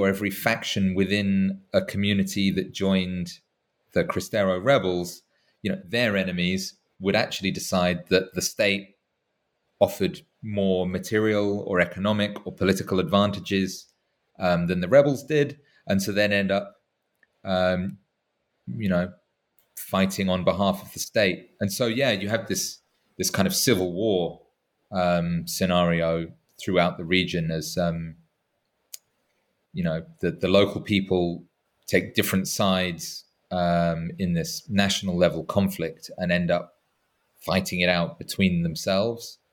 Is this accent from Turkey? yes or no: no; England, United Kingdom; to me as an Englishman